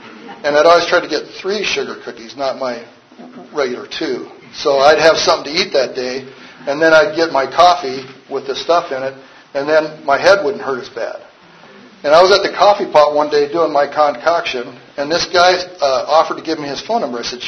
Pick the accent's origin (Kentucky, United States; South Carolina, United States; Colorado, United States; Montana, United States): Montana, United States; I trusted him because he was from my home state